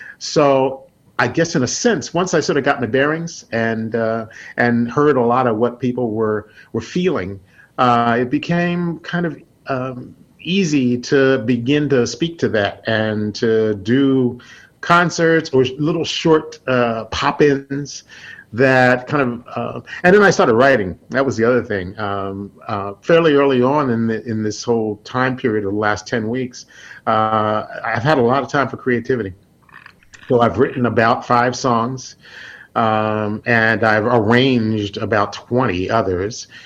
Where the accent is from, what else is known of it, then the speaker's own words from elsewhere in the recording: Philadelphia, Pennsylvania, United States; growing up in Philadelphia, it was just in my church, I was already singing, spirituals, I was singing gospel, I was singing classical music.